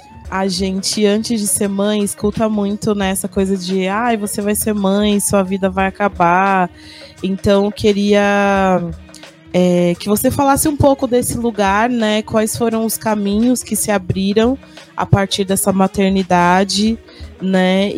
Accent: São Paulo, Brazil; Eu sou aqui da Sul também, atuo por aqui.

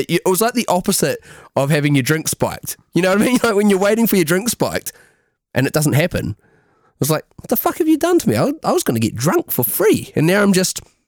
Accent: New Zealand; so am I. And they're like, no you're not. And you're like, I'm from New Zealand.

